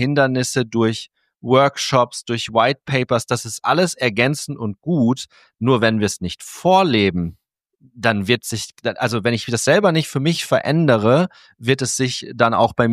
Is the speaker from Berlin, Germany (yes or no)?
no; Cloppenburg, Lower Saxony, Germany; Ich bin in Kloppenburg groß geworden und wir hatten auch bei uns damals, ich meine, ich bin in den 80ern geboren und dann in den 90ern groß geworden